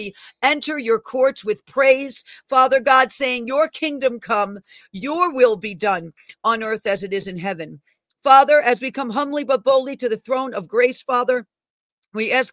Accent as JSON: {"language": "English", "town": "Bronx", "region": "New York", "country": "United States", "said": "We're from the Bronx, you know, where I come from, we chop it off right at the knees, kind of, like when we say something."}